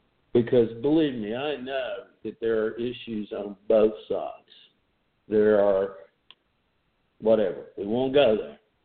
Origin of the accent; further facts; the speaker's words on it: the South, United States; I believe I am, but I'm colored, I don't know if that's the right word, by my culture, growing up in the South, you know, et cetera, et cetera.